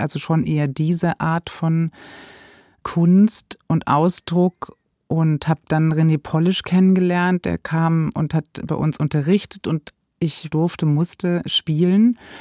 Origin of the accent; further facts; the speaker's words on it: Eckernförde, Schleswig-Holstein, Germany; also born or lived in Offenburg; Ich bin geboren in Baden-Württemberg in Offenburg und habe da aber nicht so eine lange Zeit verbracht und bin dann, prägend war für mich die Zeit in Schleswig-Holstein, in Eckernförde. Bin ich zur Schule gegangen und habe Abitur gemacht und war nach dem Abi noch eine Zeit lang dort